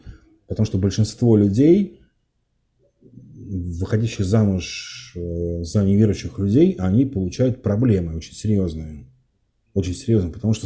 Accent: Russia; Я не русский, я россиянин, но не русский точно.

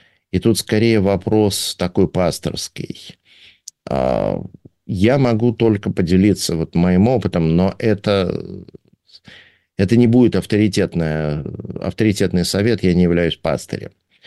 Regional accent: Russia; born there; first language Russian; я родился в России, это мой родной язык

